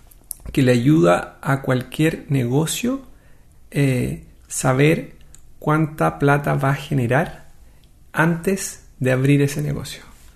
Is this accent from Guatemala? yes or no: no; Chile; cuando yo digo que vengo de Chile, no es como que vengo de Zimbabue